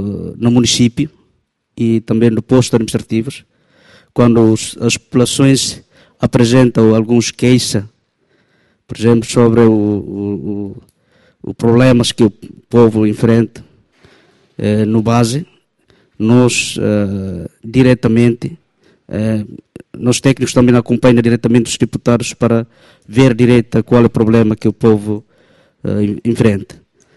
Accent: Timor-Leste; Sou timorense.

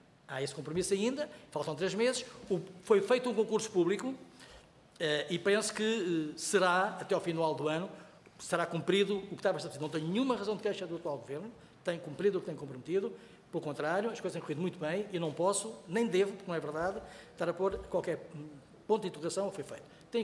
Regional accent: Leiria, Portugal; Eu sou de Leiria, tenho gozo nisso

